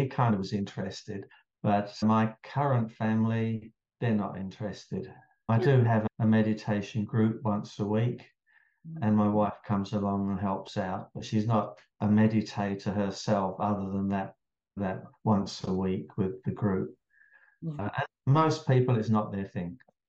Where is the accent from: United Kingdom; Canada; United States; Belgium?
United Kingdom; England; now in Australia; "Oh, what part of your Australia are you from?" I'm like, "What? I'm English." But yeah, you don't notice how your accent changes